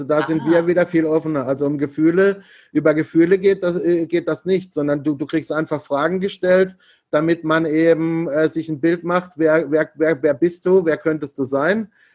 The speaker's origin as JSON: {"language": "German", "country": "Germany", "moved": "yes", "said": "ich komme halt einfach aus Deutschland und nicht aus Asien."}